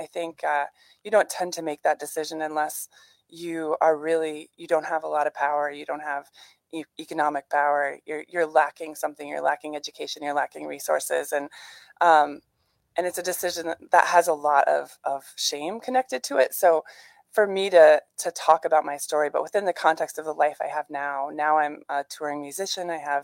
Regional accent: Middle Ridge, Wisconsin, United States; I grew up near La Crosse, so up on the ridge in Dairy Country, so Middle Ridge specifically.

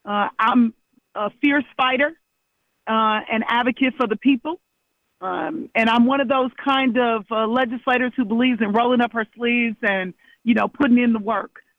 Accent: Milwaukee, Wisconsin, United States; Born and raised in Milwaukee, live on the block I grew up on 15th and Capitol.

